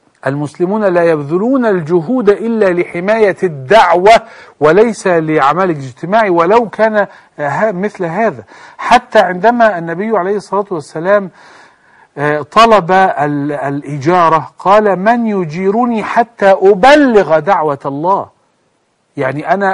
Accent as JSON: {"language": "Arabic", "country": "Egypt", "said": "احنا عندنا في مصر حتى الآن كفور باسم صحابة"}